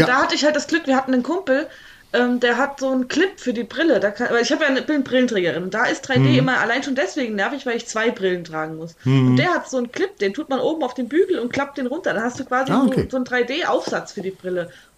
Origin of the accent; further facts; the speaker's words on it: Kassel, Hesse, Germany; Ich bin ja in Kassel geboren, habe da auch lange gelebt